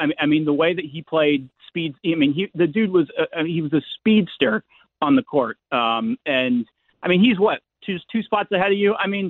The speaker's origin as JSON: {"language": "English", "town": "Atlanta", "region": "Georgia", "country": "United States", "tie": "born or raised there", "said": "I grew up in Atlanta, and I specifically remember going to a Hawks game when they were terrible to watch you play on the Bulls."}